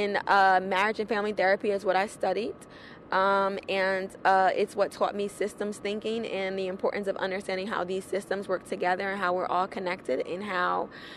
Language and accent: English; New Jersey, United States; I'm from New Jersey and New York is right here.